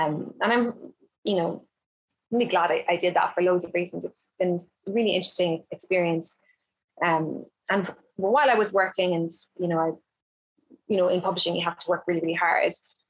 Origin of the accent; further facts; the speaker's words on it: Ireland; moved away as an adult; now in London, United Kingdom; I'm from Ireland, obviously, and Ireland is a very talkative place.